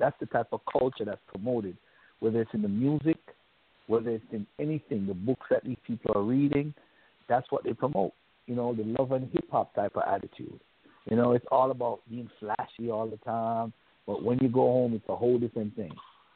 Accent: Jamaica; When I grew up in Jamaica, man, my mom, they always have a saying.

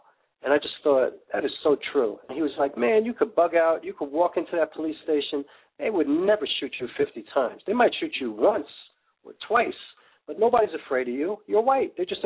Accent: New York, United States; So, I mean, I've always grown up in a very diverse place. I mean, I'm from New York, so I'm lucky, you know, but most of the country is not like New York

